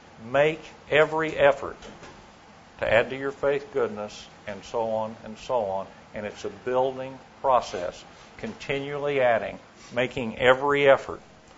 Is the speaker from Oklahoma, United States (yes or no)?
yes; Oklahoma City, Oklahoma, United States; I said my name … I'm from Oklahoma City, married to my bride, Neanne. We've been married for 34 years.